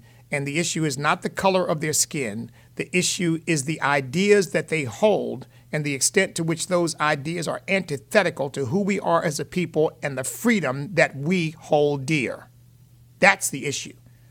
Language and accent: English; Virginia, United States; Smithfield is right here in my home state of Virginia.